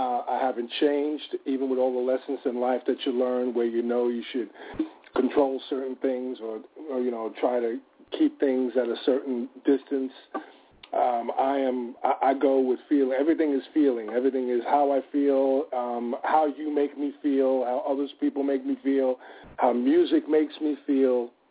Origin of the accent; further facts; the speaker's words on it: New York, United States; And you know me, Trish, and because I'm from New York and because I was raised by a mother who is just like the character on Ray Romano's TV show